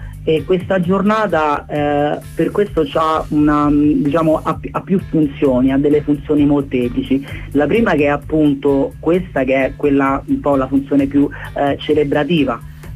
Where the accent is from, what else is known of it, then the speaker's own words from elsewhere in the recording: Rome, Lazio, Italy; born there; Io stesso che sono nato a Roma, che sono italiano